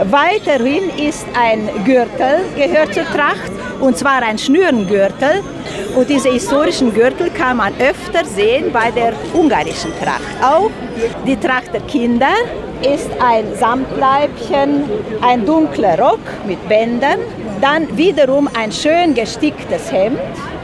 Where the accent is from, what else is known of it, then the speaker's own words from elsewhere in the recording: Agnita, Sibiu County, Romania; now in Germany; Wir kommen aus Agneten, dem Ort Agneten, gegründet 1280.